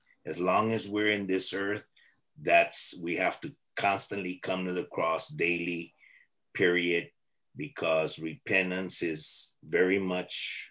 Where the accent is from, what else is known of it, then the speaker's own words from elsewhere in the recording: Texas, United States; I was brought up in Texas, and in Texas, hey, you just speak your mind and deal with the facts.